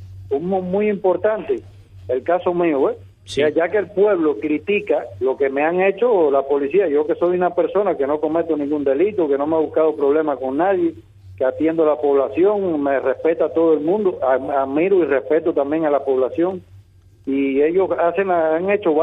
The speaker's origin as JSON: {"language": "Spanish", "country": "Cuba", "said": "como somos cubanos"}